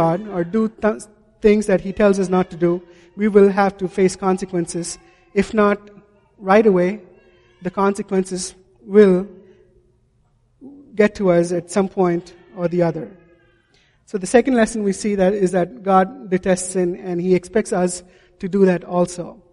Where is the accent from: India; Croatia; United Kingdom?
India; A couple of years ago when I visited my home country in India